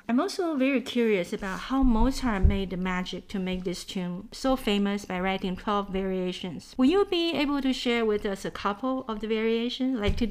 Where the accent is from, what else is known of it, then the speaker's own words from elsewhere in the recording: Taiwan; English is a second language; I came from Taiwan. I grew up in a Chinese environment.